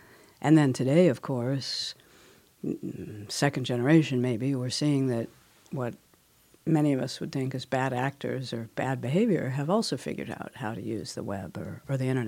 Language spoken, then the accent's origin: English; Oakland, California, United States; In the East Bay